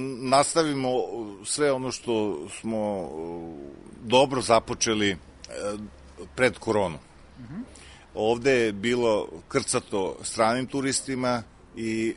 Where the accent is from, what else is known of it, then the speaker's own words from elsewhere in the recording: Serbia; kao Srbin